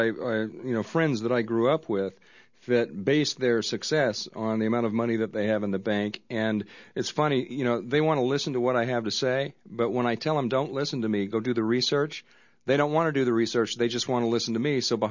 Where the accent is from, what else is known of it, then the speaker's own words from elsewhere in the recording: Phoenix, Arizona, United States; now in Austin, United States; just like I came from Phoenix, Arizona, and, you know, it's different in Phoenix than it is here.